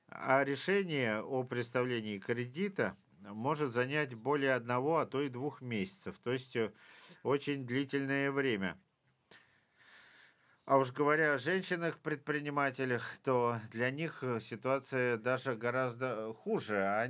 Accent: Moldova; Уважаемые господа, я из Молдовы.

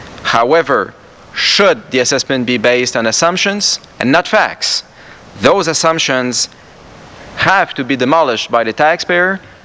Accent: Canada; the piece of information does not come from Canada, my home country

